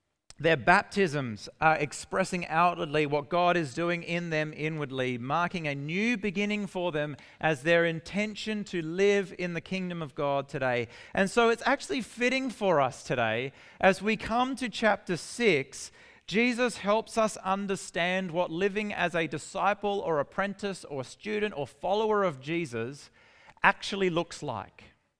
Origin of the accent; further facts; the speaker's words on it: South Australia, Australia; And I grew up in the Adelaide Hills.